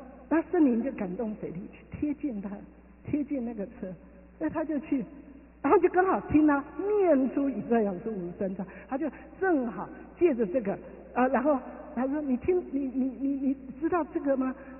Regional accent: China; 仇敌压制我们中国人已经五千年了

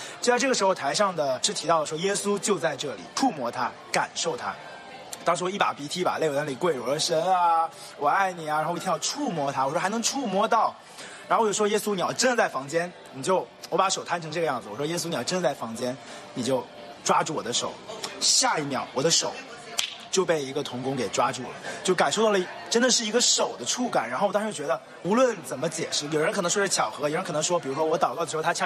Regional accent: New York, United States; 我来自纽约，

